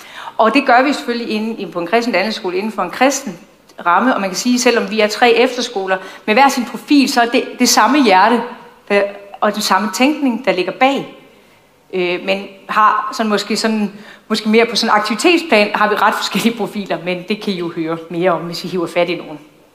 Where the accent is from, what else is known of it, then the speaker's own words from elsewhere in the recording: North Denmark Region, Denmark; Og så kommer jeg faktisk fra Nordjylland, hvis I skulle være tvivl.